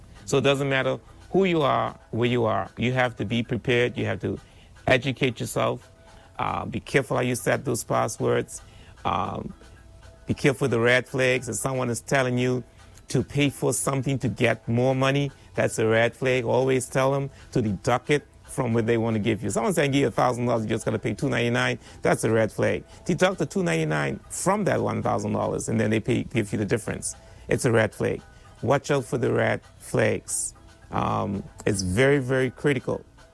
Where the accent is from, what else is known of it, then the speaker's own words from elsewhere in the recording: South Caicos, Turks & Caicos Islands; And I grew up in South Caicos, and as I was born, I grew up in South Caicos.